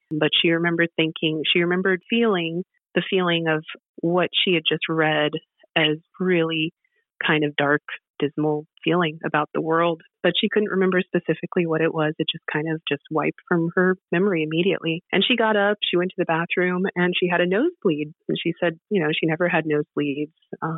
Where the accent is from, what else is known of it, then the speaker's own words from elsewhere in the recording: Colorado, United States; I grew up in Colorado and we were in a cabin